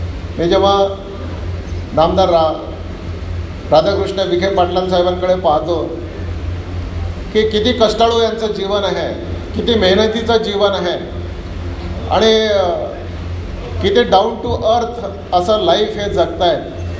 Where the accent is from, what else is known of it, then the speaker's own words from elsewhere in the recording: Amravati, Maharashtra, India; मी अमरावती जिल्ह्याचा आहे, शेतकऱ्याचा मुलगा मी आहे, शेतात स्वतः मी काम केलेलं आहे